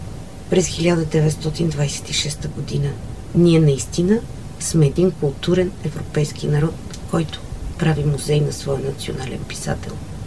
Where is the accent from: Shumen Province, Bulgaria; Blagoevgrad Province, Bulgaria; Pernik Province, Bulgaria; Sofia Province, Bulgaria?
Sofia Province, Bulgaria; Musachevo; тъй като детството ми премина в Мусачево, едно село съвсем до София, откъдето е рода на баща ми. Там ме отгледа баба ми и така ме превърна в една жилава шопска пръчка.